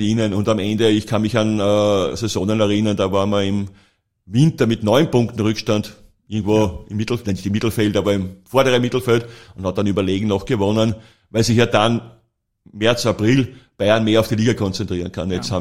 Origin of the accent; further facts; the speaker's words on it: Vienna, Austria; ich bin ein Wiener